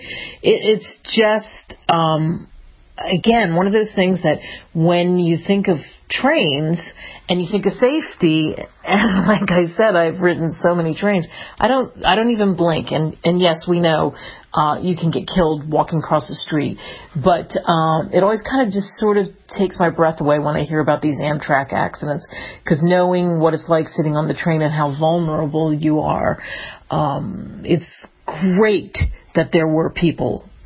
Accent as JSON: {"language": "English", "town": "Philadelphia", "region": "Pennsylvania", "country": "United States", "said": "I can remember one that really stood out because I'm from Philadelphia"}